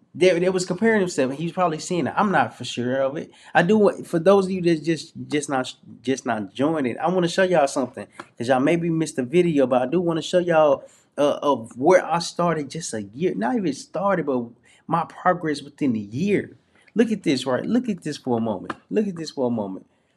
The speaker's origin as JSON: {"language": "English", "town": "Little Rock", "region": "Arkansas", "country": "United States", "said": "I'm from a small town. I'm from Little Rock, Arkansas."}